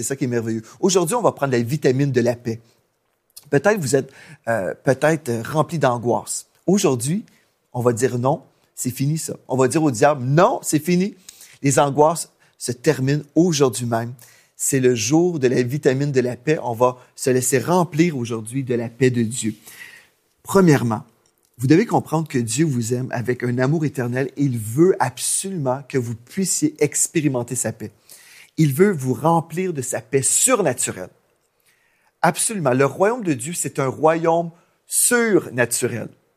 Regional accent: Canada; Et là, il découvre que je suis Canadien.

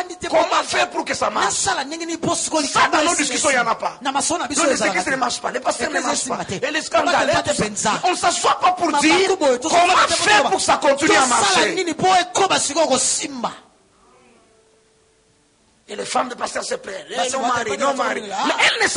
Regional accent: Mbuji-Mayi, Kasaï-Oriental, DR Congo; je viens de Bakwanga, dans le sang de Bakwanga.

